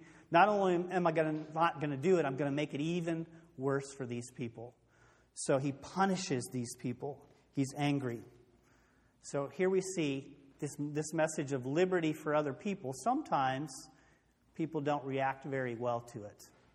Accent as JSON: {"language": "English", "country": "United States", "said": "Now, obviously, I'm American, love American, study American history quite a bit."}